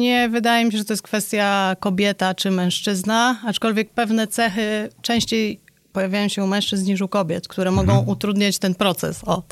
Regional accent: Warsaw, Masovian Voivodeship, Poland; Ja studiowałam w Warszawie, ja w ogóle jestem z Warszawy, studiowałam w Warszawie na Kuźmińskim.

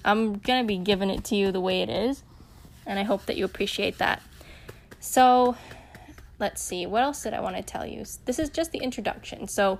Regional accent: United States; So if you don't know, I'm actually American and my husband is Vietnamese.

